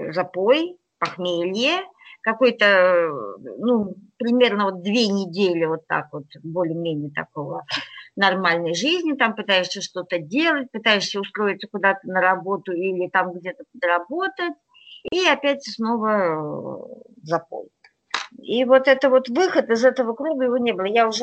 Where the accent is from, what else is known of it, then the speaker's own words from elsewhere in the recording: Vyshny Volochyok, Tver Oblast, Russia; now in Moscow, Russia; я вообще из Тверской области, город Вышний Волочек, и вот там вот я всю свою сознательную жизнь жила